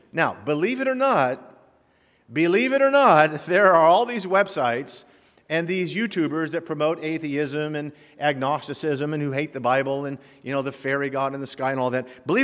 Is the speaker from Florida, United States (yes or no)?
yes; Cape Canaveral, Florida, United States; I grew up in Cape Canaveral.